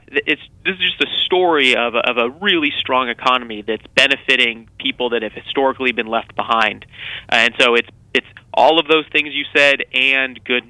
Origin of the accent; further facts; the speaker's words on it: California, United States; I'm originally from California, and California is a great example of this.